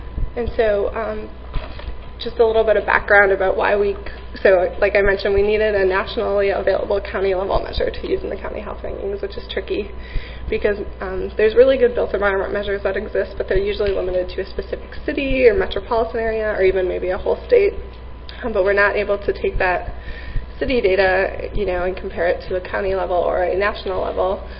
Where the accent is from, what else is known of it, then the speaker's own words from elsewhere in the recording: Midwest, United States; We were just chatting that we're from the Midwest and there's snow up there.